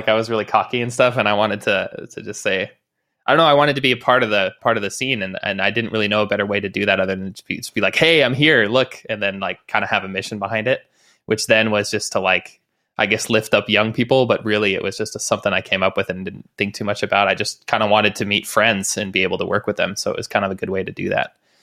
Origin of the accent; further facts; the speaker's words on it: Idaho, United States; I was from Idaho, which is like the northwest of the United States. So I was quite far from any real parties.